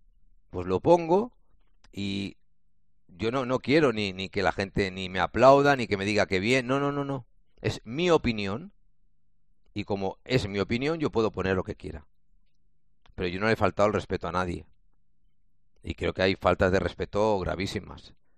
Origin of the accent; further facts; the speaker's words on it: Spain; Nosotros no tenemos que, como español, no deberíamos tener ningún miedo.